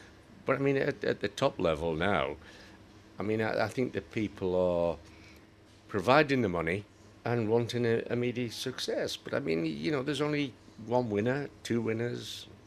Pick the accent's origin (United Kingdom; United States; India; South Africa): United Kingdom; North East England; born there; I was born in the North East, I mean, but at the same time, I spent most of my time down in this area.